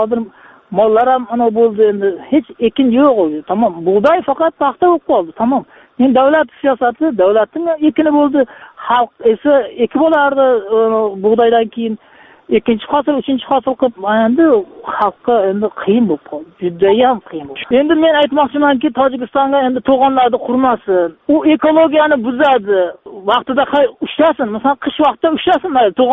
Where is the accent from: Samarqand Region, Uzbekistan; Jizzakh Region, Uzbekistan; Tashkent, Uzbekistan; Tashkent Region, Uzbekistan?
Samarqand Region, Uzbekistan; Jomboy; Men O'zbekistondan Jonboydanman-da.